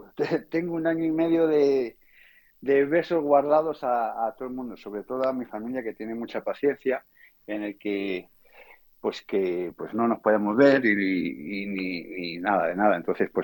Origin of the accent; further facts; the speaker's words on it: Segovia, Castile and León, Spain; como soy de Segovia y como buen segoviano estoy enamorado de mi ciudad